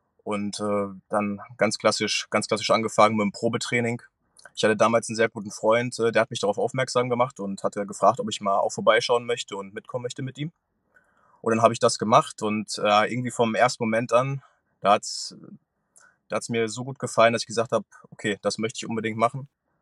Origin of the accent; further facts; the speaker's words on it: Iserlohn, North Rhine-Westphalia, Germany; Ich komme ursprünglich aus Iserlohn